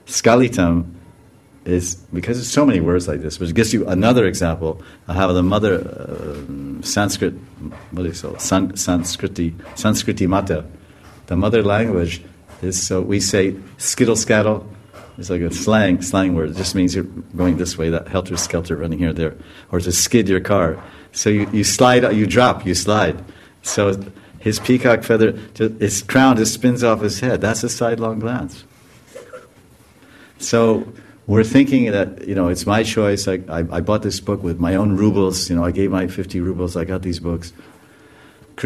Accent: United States; I'm American, but I'm a small guy from there.

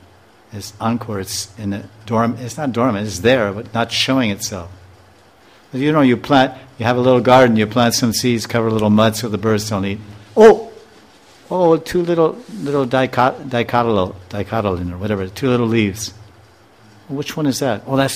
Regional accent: New York, United States; We're all from New York, but we have. You like Italian food, I like Mexican food. You like American food, I like Indian food. But we're all New Yorkers.

